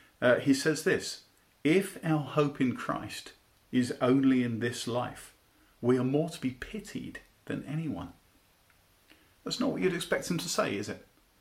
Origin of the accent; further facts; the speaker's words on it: United Kingdom; still in Britain. Now, we will be living in France for that period of time, but we belong in Britain. We're British. Our citizenship is in Britain.